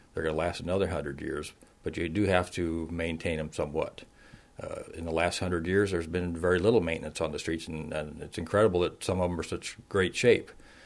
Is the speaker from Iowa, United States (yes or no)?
yes; Burlington, Iowa, United States; I've always lived in Southeast Iowa. I grew up in Burlington, graduated in 1974 from Burlington High School.